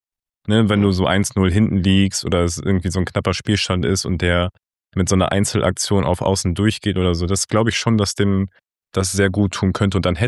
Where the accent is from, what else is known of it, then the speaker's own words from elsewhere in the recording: Germany; Oh, wenn das jemand sieht und anfängt sich zu beschweren, warum ich denn als Deutscher ein Frankreich-Trikot trage.